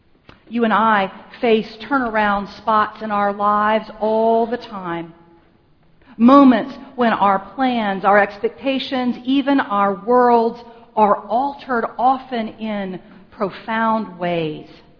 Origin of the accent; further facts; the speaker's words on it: Virginia, United States; I grew up in Tidewater, Virginia, the area of the state as you move east past Richmond, an area crisscrossed by waterways of various types, streams and creeks, rivers, ponds, marshes, and swamps.